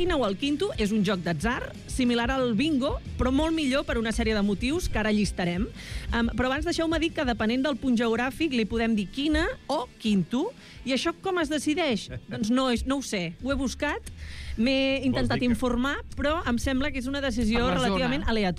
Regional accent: Terrassa, Catalonia, Spain; Però jo sóc de Bescanó, jo no sóc de Bescanó, sóc de Terrassa. I a Terrassa també hi ha molta tradició

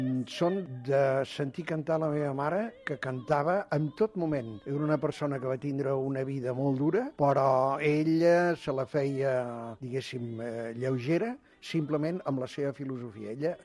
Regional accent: Barcelona, Catalonia, Spain; 77 anys, soc del Poble Sec, de Barcelona.

